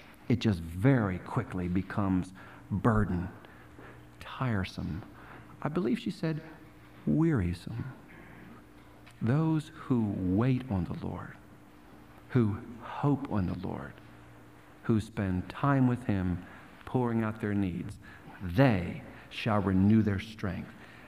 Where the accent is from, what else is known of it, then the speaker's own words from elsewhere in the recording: Baltimore, Maryland, United States; Johnny Erickson Tata again, whom I grew up with in Baltimore.